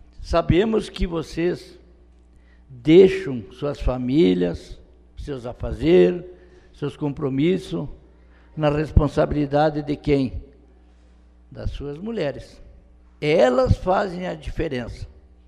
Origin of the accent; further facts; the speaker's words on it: Rio Grande do Sul, Brazil; Orgulho de ser gaúcho, de erguer a bandeira e dizer, eu sou gaúcho, eu sou patriota